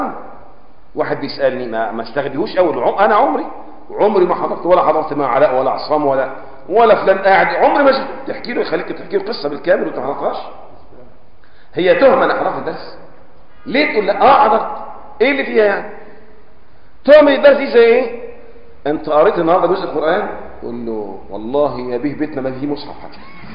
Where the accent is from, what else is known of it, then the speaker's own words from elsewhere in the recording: Egypt; زي ما بيقولوا احنا عندنا في مصر